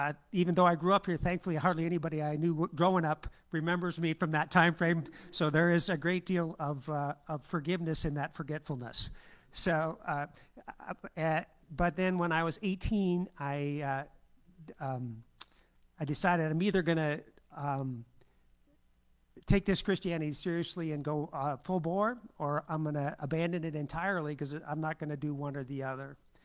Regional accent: Julian, California, United States; also born or lived in Minnesota; So first of all, I'm from Julian, and my parents moved here from Minnesota in 1969. I was 12. My dad was a farmer, and it was economically not a viable option

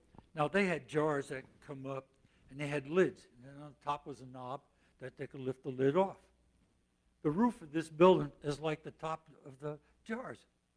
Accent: New Jersey, United States; And I always use that because I'm from Jersey.

